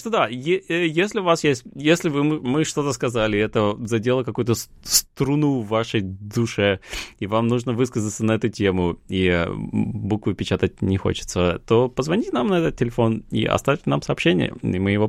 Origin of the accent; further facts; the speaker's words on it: Vologda Oblast, Russia; accent: Vologda; Меня просто тут ругали, за что я говорю с вологодским акцентом.